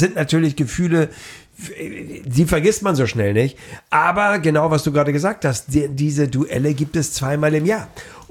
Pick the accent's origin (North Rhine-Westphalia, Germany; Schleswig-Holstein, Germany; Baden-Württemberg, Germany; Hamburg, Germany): Hamburg, Germany; wir freuen uns natürlich als Hamburger